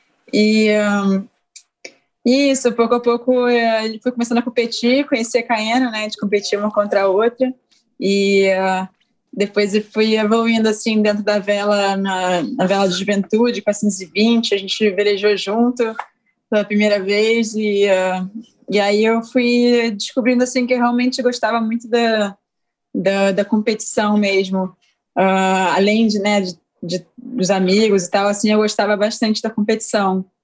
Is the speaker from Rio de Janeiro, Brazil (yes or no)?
yes; Niterói, Rio de Janeiro, Brazil; Bom, eu nasci aqui em Niterói, no Rio de Janeiro. E sempre cresci circundada por água aqui.